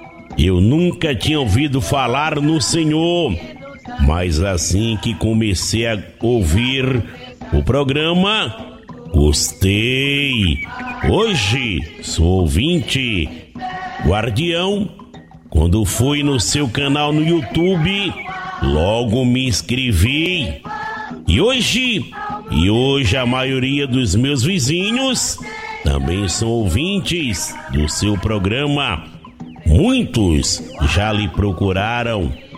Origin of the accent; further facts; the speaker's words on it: Codó, Maranhão, Brazil; Apesar de eu não ser uma pessoa, filho aí desta cidade, pois sou de Codó, no estado do Maranhão